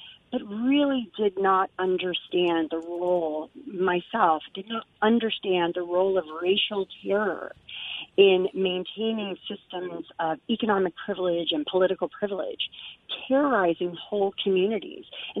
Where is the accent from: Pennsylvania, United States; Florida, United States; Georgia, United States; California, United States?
Florida, United States; because I'm, as a native, I mean, the mantra was, oh, I'm from Florida, but we're not really the South.